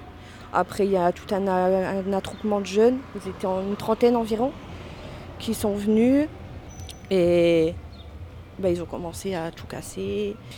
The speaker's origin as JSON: {"language": "French", "town": "Boulogne", "country": "France", "tie": "born there", "said": "je suis née à Boulogne, moi."}